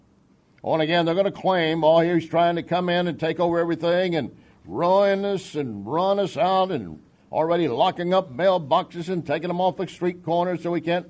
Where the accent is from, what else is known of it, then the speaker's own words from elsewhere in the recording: Austin, Texas, United States; born there; Austin, Texas, my home state. Austin itself, the city of my birth.